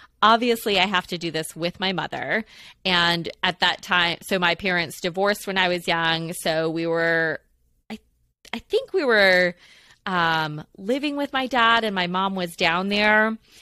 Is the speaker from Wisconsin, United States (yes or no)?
yes; Wisconsin, United States; That was our department store in our rinky dink little town where I grew up in Wisconsin, and like Kmart basically